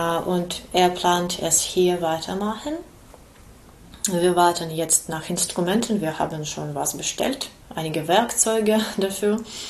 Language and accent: German; Kyiv, Ukraine; German is a second language; now in Marburg, Germany; Wir sind aus Kiew. Kiew ist sehr groß. Dort wohnt 6 Millionen Menschen. Und das ist sehr ungewöhnlich für uns, in solcher kleinen, ruhigen Stadt wie Marburg zu leben.